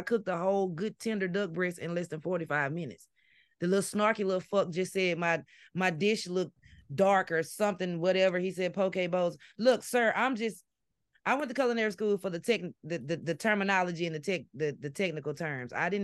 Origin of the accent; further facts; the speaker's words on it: Mississippi, United States; I'm like, first of all, fucker, I'm from Mississippi. Nobody's really fusing Japanese and French cuisine around here.